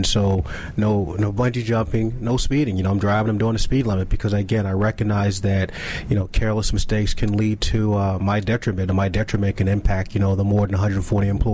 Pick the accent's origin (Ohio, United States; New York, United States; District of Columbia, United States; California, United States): District of Columbia, United States; Washington; Born and raised in Washington, D.C.